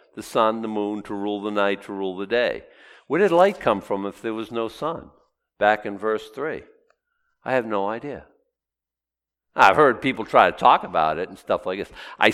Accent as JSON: {"language": "English", "town": "Boston", "region": "Massachusetts", "country": "United States", "tie": "born or raised there", "said": "the 8-year-old boy growing up in Boston who just, if it's a statue, bow down, genuflect"}